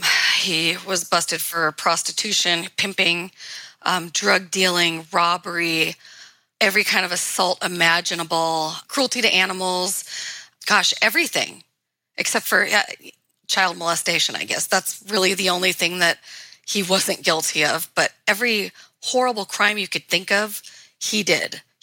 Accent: Cleveland, Ohio, United States; born there; I have a Wisconsin Social Security number, yet I was born in Cleveland.

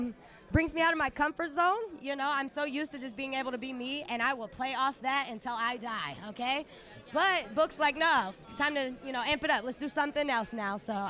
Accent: Somerset, Kentucky, United States; also born or lived in Indiana; Yeah, I was born in Somerset, Kentucky, believe it or not. Haven't been there since I was born, but.

